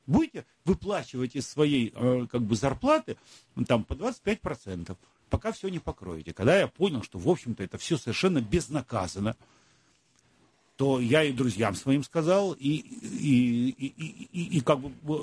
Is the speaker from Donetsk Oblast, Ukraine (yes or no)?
no; Yalta, Crimea, Ukraine; also born or lived in Odessa, Ukraine; и я родился в Одессе, а родители маму увезли в Ялту